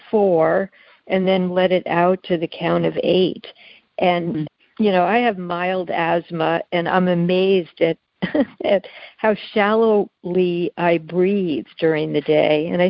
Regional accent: New York City, New York, United States; Okay, well, when I was 4 years old, I grew up in New York City.

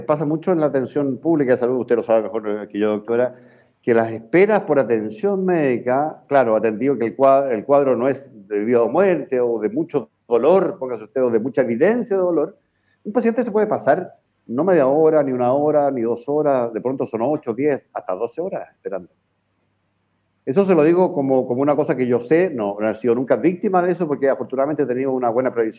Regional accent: Chile; Así que yo me siento muy chileno

